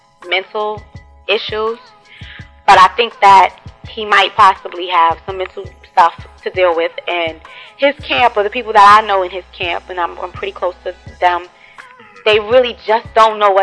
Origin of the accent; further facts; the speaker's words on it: Brooklyn, New York, United States; And I'm from Brooklyn, I'm a rough girl.